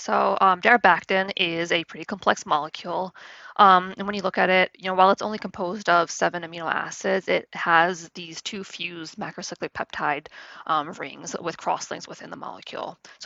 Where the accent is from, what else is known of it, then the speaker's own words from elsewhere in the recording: Philadelphia, Pennsylvania, United States; I grew up in Philadelphia. Go Birds.